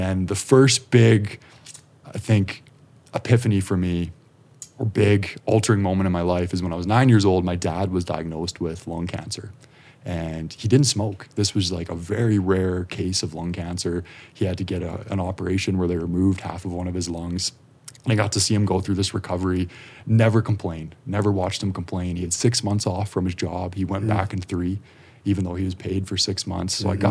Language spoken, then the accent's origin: English; Calgary, Alberta, Canada; So I'm born and raised in Calgary here.